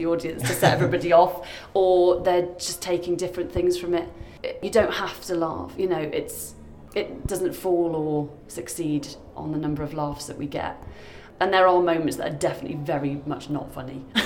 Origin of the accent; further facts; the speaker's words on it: Birmingham, West Midlands, United Kingdom; moved away; I'm actually a Brummie, so I left Birmingham about 8 years ago, but my family are still